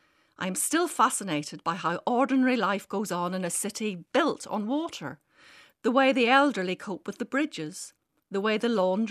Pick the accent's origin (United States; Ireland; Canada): Ireland; knows I'm a football fan, knows I'm Irish.